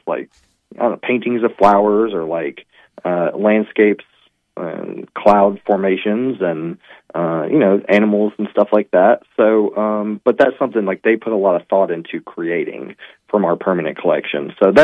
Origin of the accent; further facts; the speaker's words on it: Hartsville, Alabama, United States; Yeah, so I'm from Hartsville originally.